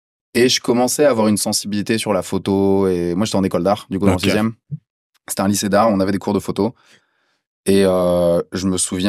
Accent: Massy, Île-de-France, France; Rappelle-toi, je t'ai dit tout à l'heure, j'ai grandi à Massy.

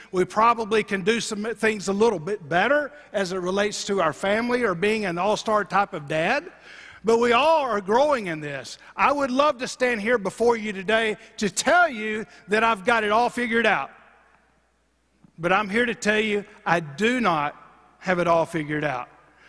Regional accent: Abilene, Texas, United States; You know, back growing up when I was a little kid, I grew up around Abilene and played Little League Baseball.

